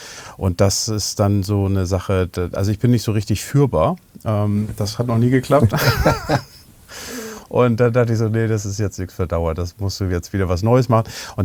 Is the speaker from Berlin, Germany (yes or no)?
no; Hamburg, Germany; als Hamburger